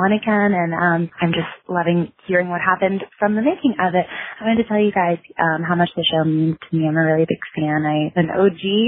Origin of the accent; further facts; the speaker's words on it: Baltimore, Maryland, United States; I'm from Baltimore.